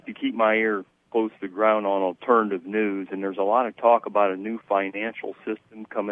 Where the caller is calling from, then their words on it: Ohio, United States; I'm calling from Ohio.